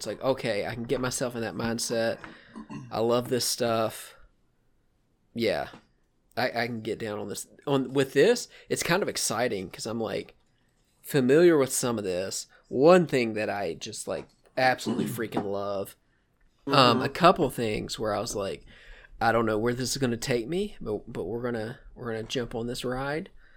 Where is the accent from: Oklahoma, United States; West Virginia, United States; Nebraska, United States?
West Virginia, United States; When I mention I'm from West Virginia, most people I meet for the first time are like, I've never been there.